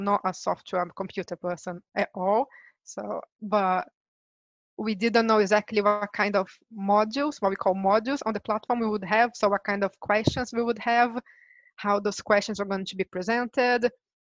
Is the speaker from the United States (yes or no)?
no; Brazil; English is a second language; So originally, I'm from Brazil, as you already know that.